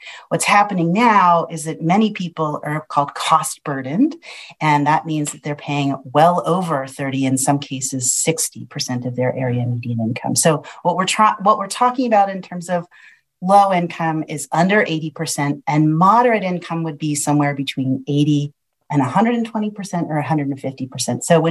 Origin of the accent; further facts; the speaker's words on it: Philadelphia, Pennsylvania, United States; born there; And I was born in Philadelphia